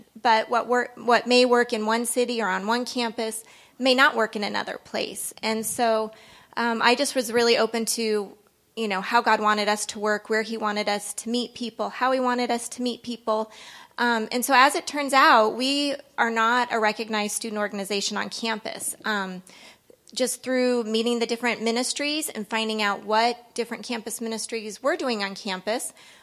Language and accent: English; Denver, Colorado, United States; now in Littleton, United States; as Greg mentioned earlier, I'm from Denver, live in Littleton, Colorado